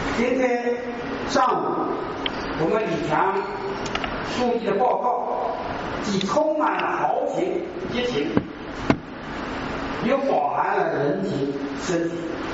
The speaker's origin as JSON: {"language": "Chinese", "region": "Jiangsu", "country": "China", "lives_now": "Hong Kong", "said": "我们江苏人在海外应该不算什么大的国家，人不是很多，即使在我们香港，江苏人也占了很多"}